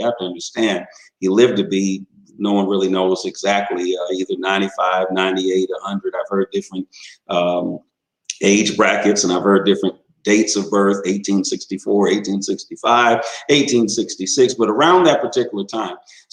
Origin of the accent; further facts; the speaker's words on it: Washington, United States; the first state bishop of my home state of Washington